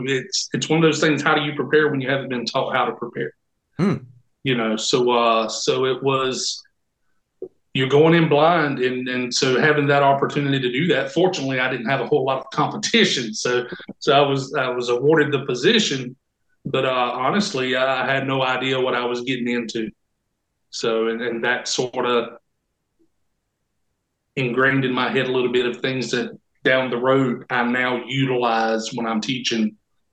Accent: North Carolina, United States; I'm from Robeson County, born and raised.

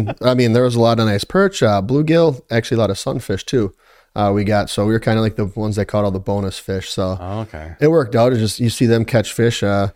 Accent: Wisconsin, United States; Grew up right here in the Fox Valley.

